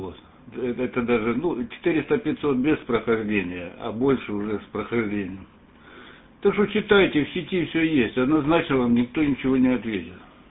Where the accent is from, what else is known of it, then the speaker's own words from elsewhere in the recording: Mineralnye Vody, Stavropol Krai, Russia; Я сам родом с Северного Кавказа, вот, с Каменвод.